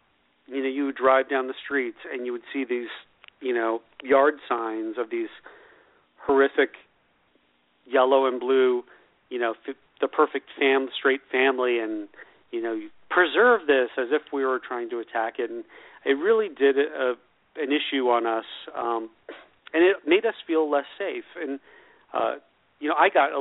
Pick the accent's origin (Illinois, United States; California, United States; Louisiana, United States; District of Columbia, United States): California, United States; And I grew up in Orange County, and my parents are ultra conservative